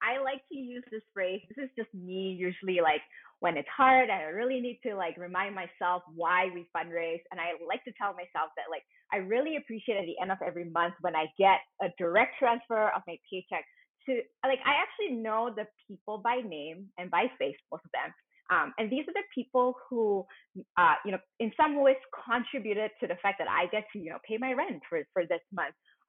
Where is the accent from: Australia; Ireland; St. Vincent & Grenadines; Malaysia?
Malaysia; me as a Malaysian Asian who does not speak about money ever in my life.